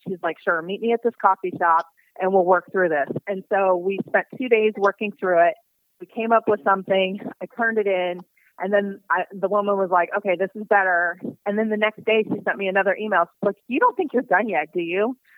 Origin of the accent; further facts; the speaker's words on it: Midwest, United States; And I'm from the Midwest, and I was like, I want to run counter to that popular way of being in this town.